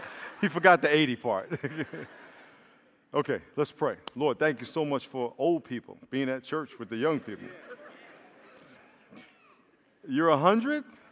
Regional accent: New York, United States; And I grew up in New York, so the South, to me, growing up in New York, was a place that was scary because of all the racial stuff that I grew up with.

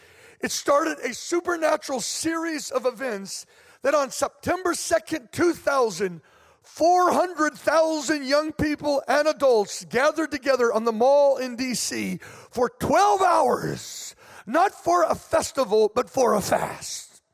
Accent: California, United States; born there; I was born here in California, and then I ended up pastoring for 20 years as a kind of assistant pastor.

